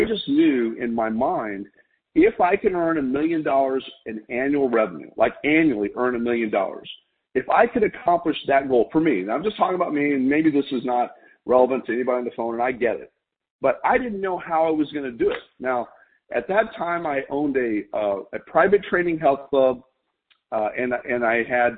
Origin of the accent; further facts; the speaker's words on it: El Paso, Texas, United States; I grew up in El Paso, Texas.